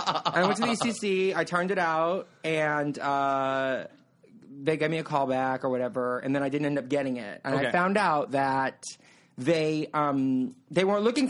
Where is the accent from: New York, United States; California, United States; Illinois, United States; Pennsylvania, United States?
California, United States; Because I'm from California. I'm super beachy, like, you know, like just a good time girl.